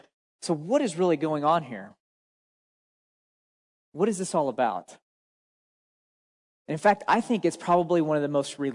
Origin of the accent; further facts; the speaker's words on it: Oklahoma, United States; So growing up in Oklahoma, one of the things I was looking forward to in becoming a high school student